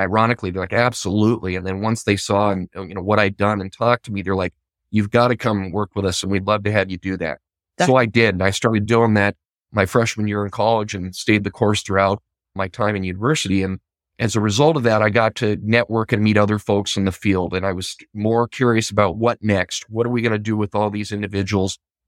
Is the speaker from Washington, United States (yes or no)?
yes; Issaquah, Washington, United States; Growing up in Issaquah, Washington.